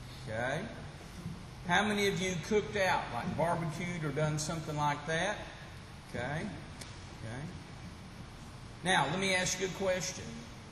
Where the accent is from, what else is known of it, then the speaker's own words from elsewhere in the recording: United States; I'm an American.